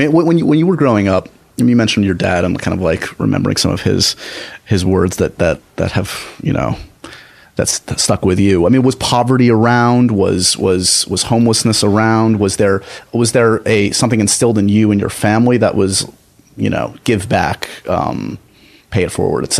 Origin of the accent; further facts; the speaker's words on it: New York City, New York, United States; I mean, I grew up in the city, actually. I grew up in New York.